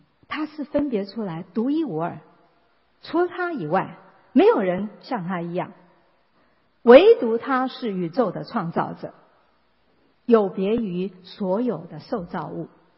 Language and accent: Chinese; China; 尤其我们中国人什么样的动物都可以吃。